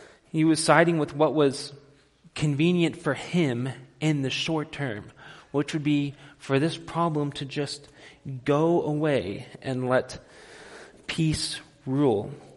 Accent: Texas, United States; born there; I was born in Texas, part of the U.S. of A., and people from Texas, or even more broadly, people from America, act and talk and relate to people in certain ways. Most of us speak English as our primary language.

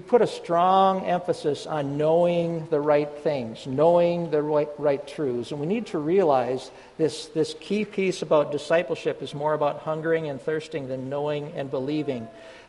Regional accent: Wisconsin, United States; I grew up in Wisconsin, and I am a flaming Green Bay Packers fan.

